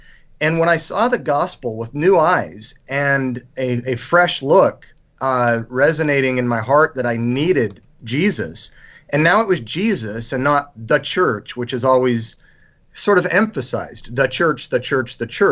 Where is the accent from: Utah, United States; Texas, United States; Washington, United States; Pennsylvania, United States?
Utah, United States; I grew up in Utah, grew up in Mormonism as a sixth, or I'm finding now possibly seventh generation Mormon.